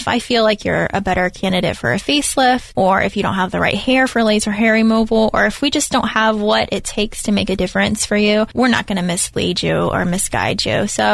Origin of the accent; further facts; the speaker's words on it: Dade City, Florida, United States; my husband and I both grew up in a small town. We grew up in Dade City, so we're not too far away from Dade City.